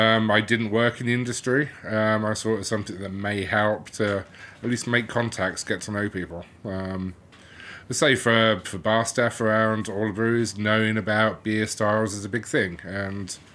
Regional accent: England, United Kingdom; moved away as an adult; So I moved here from England 5 years ago. All my background was in business and retail analytics.

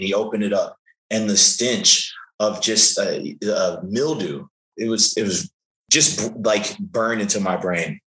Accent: New Orleans, Louisiana, United States; also born or lived in Las Vegas; now in Austin, United States; Yeah, so I was raised in New Orleans, grew up there, born there, became a wrestling fan there in New Orleans. And then we actually moved to Vegas.

